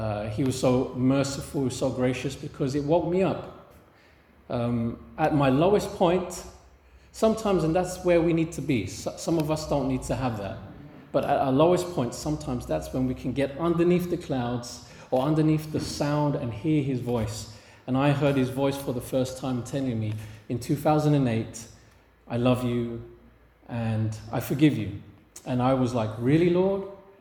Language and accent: English; London, United Kingdom; we've come from London. I was born and bred in London. Some of you have heard parts of this already. And I grew up in not such a nice part of North London.